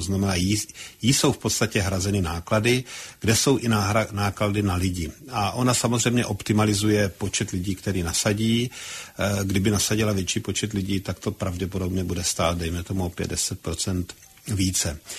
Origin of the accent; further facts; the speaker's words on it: South Moravian Region, Czechia; já jsem z Jižní Moravy, takže znám situaci na cyklostezkách